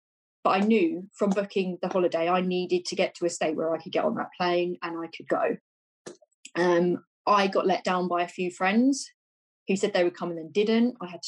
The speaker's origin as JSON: {"language": "English", "town": "Lewes", "region": "South East England", "country": "United Kingdom", "tie": "born or raised there", "said": "I remember I walked into Lewis, my hometown, and I just got on a bus."}